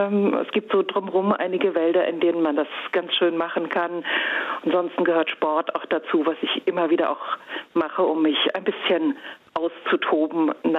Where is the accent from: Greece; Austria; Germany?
Germany; Northern Germany; Also ich bin Norddeutsche und ich mag es einfach so wirklich, übers Wasser zu blicken, Wind zu spüren, Weite zu sehen.